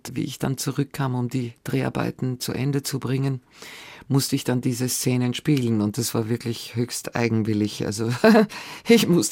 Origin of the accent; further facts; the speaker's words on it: Greece; Das waren so die Andock-Momente an meine Heimat wieder zurück. Und immer wieder, ja, kommt so bei mir so die... Ach, gehe ich zurück nach Griechenland